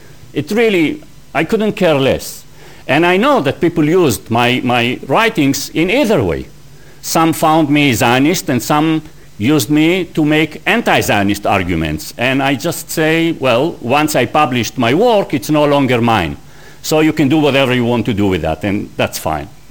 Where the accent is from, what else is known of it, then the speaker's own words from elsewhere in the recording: Canada; also born or lived in United States; now in United Kingdom; I came from Canada. Before that, I was in the United States.